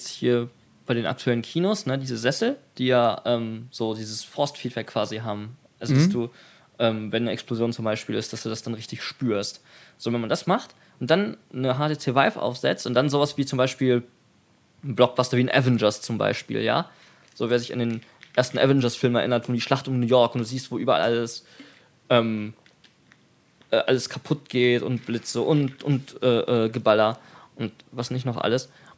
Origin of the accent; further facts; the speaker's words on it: Frankenberg, Hesse, Germany; die Sparkasse Frankenberg-Eder, also aus der Gegend, wo ich herkomme ursprünglich